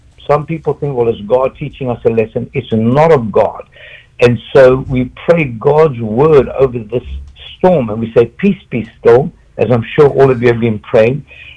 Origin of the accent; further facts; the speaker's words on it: South Africa; now in United States; I am from South Africa, and I never in my wildest dreams, I could even imagine, me being in the United States of America